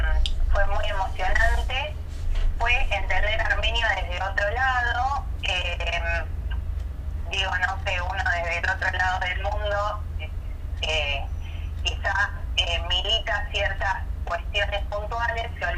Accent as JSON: {"language": "Spanish", "region": "Buenos Aires", "country": "Argentina", "moved": "as an adult", "lives_now": "Tilcara, Argentina", "said": "soy pediatra, soy de Buenos Aires, de Capital Federal. Estudié en la Universidad de Buenos Aires Medicina, hice la especialidad de pediatría y, bueno, ya conociendo la provincia de Jujuy, cuando terminé la especialidad me trasladé"}